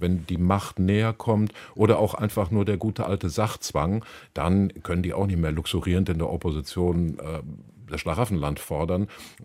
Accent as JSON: {"language": "German", "region": "North Rhine-Westphalia", "country": "Germany", "said": "Also ich komme aus dem Ruhrgebiet"}